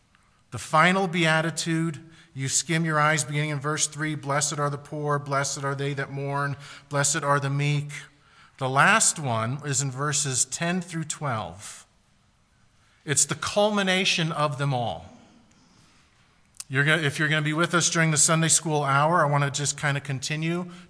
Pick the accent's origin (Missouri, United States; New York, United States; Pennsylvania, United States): Pennsylvania, United States; As they said, we are from Pennsylvania.